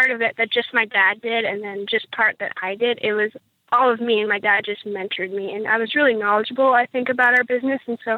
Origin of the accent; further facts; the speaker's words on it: Idaho, United States; He's from Missouri, and I was from Idaho, obviously.